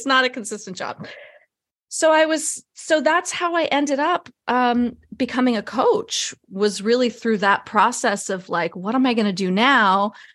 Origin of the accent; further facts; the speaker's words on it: New York City, New York, United States; But I grew up in New York City and my parents were both actors and I wanted to be an actor.